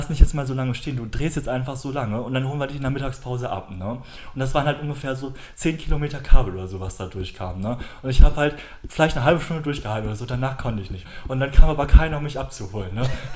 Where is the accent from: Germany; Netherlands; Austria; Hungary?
Germany; North Rhine-Westphalia; Ich komme aus dem Sauerland.